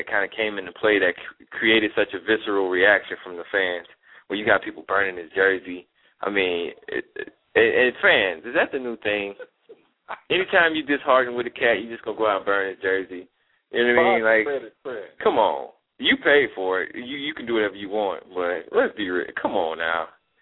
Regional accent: Chicago, Illinois, United States; You know, I grew up in Chicago, so I have a lot of family from Chicago.

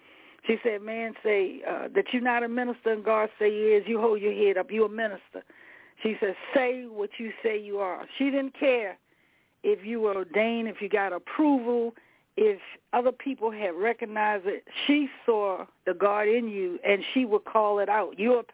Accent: Baltimore, Maryland, United States; I'm a street girl. I'm from East Side here in Baltimore.

